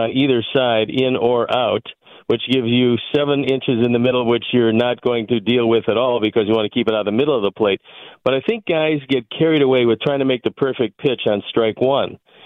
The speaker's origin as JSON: {"language": "English", "town": "Cleveland", "region": "Ohio", "country": "United States", "tie": "born or raised there", "said": "But that's because I was born and raised in Cleveland."}